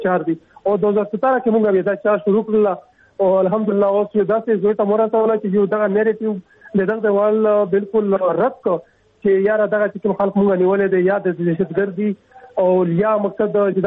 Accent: Khyber Pakhtunkhwa, Pakistan; او زه د جنوبي وزیرستان تعلق لرم

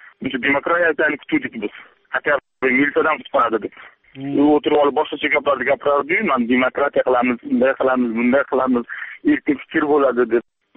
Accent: Qoyliq, Tashkent, Uzbekistan; Mardikorman, Qo'yliqdanman

